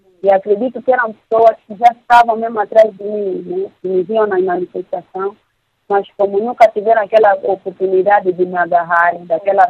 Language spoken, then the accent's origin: Portuguese; Angola; Todos nós somos angolanos.